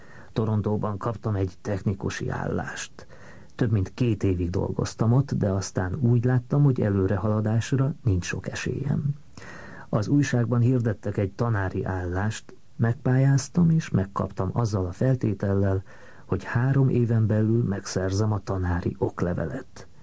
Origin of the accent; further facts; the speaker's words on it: Budapest, Hungary; moved away as an adult; Budapesten születtem 1935-ben. Óbudán jártam elemi iskolába.